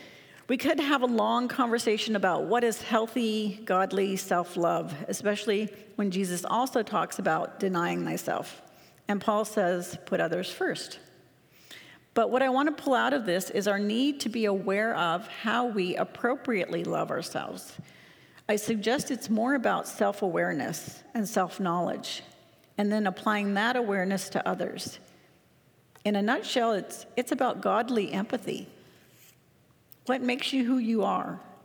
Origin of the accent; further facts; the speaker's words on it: United States; moved away as an adult; now in Abbotsford, Canada; I've been in Abbotsford for 31 years, and I've surpassed the 25 years I spent growing up in the United States. So I feel a bit Canadian.